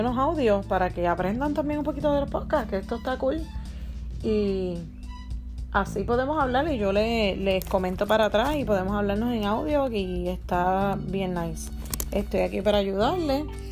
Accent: Puerto Rico; now in Florida, United States; Soy puertorriqueña y vivo en la Florida por el momento.

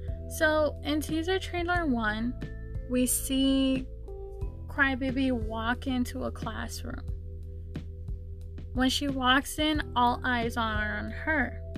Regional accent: Houston, Texas, United States; A little about me is I am from Houston, Texas. I am Mexican-American. I am first-generation college.

